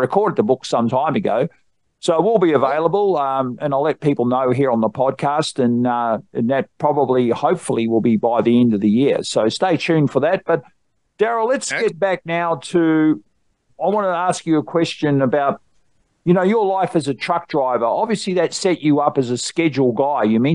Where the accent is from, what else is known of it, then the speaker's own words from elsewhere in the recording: Australia; because I'm an Australian author